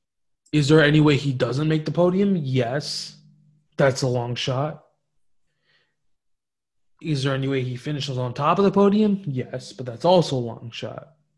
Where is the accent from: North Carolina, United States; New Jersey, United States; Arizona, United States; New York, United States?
New Jersey, United States; I'm from Jersey. I love watching the dude.